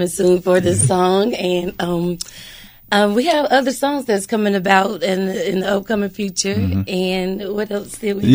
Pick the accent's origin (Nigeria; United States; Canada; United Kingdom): United States; Rock Hill, South Carolina; Well, I was born and raised in Rock Hill, still here.